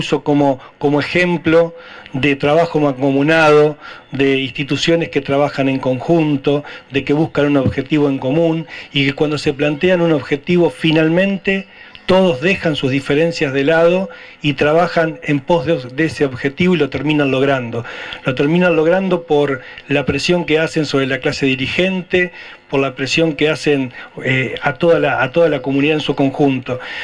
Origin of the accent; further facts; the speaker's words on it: Chacabuco, Buenos Aires Province, Argentina; Me parece que tenemos que dejar como argentinos ya, y como bonaerenses y como chacabuquenses, las diferencias de lado